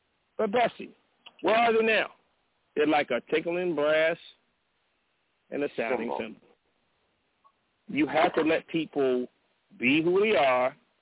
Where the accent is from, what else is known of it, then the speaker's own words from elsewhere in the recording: Compton, California, United States; I grew up in Los Angeles, California, in the city of Compton, of Los Angeles County.